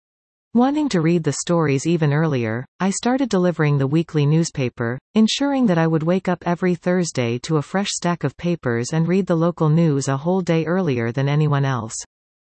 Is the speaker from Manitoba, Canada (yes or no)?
no; Devon, Alberta, Canada; also born or lived in Newfoundland; Although I was born in Newfoundland, and a part of my heart will always remain there, I grew up in a town just outside of Edmonton, called Devon. Growing up in a small town with a population of less than 5,000 people